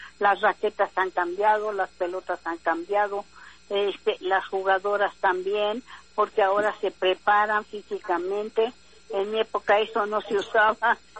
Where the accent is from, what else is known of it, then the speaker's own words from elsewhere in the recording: Teziutlán, Puebla, Mexico; born there; Yo nací en Teciutlán, Puebla.